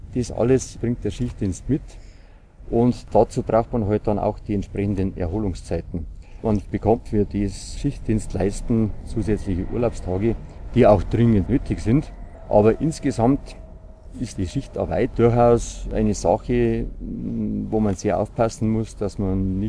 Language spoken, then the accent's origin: German; Bavaria, Germany; Wir in Bayern sind noch die einzigen, die die grüne Polizeiuniform tragen.